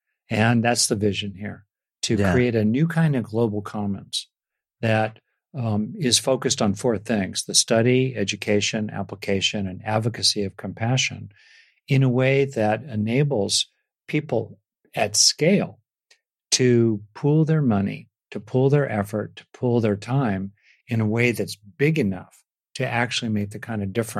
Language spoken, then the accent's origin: English; United States; Like, I grew up in America in the 60s and 70s, and I kind of came of age politically in the late 60s